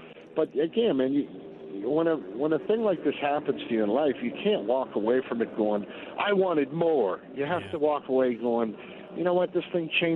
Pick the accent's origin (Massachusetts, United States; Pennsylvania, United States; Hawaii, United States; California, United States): Pennsylvania, United States; Pittsburgh; we're Midwestern kids. I'm from Pittsburgh. She's from Illinois.